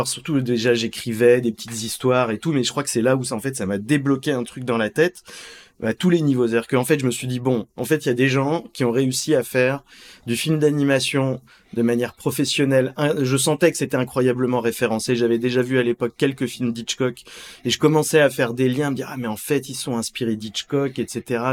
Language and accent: French; Strasbourg, Grand Est, France; moi je suis français, je viens de Strasbourg, donc c'est un peu la campagne, comme ça, c'est pas Paris, voilà, et pas du tout d'une famille d'artistes